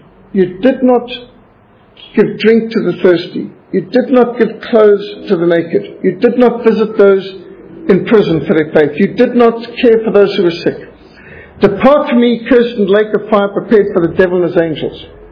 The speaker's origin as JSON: {"language": "English", "country": "Zimbabwe", "tie": "born or raised there", "said": "I was brought up in Rhodesia. What a joy it was to be brought up in a country filled with wildlife. And I lived in a paradise, even though we were at war."}